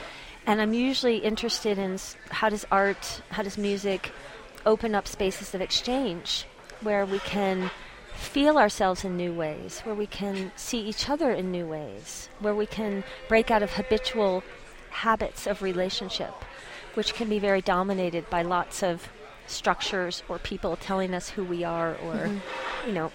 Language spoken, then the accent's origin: English; Colorado, United States; also born or lived in New York City; now in New Mexico, United States; I moved from New York City to, I'm from Colorado, but moved to New Mexico in 2001. And New Mexico's really changed me as an artist in many, many ways.